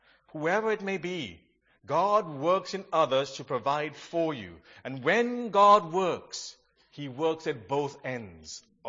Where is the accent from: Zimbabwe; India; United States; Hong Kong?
India; Goa; When I went to Goa, I'm from Goa, in case you don't know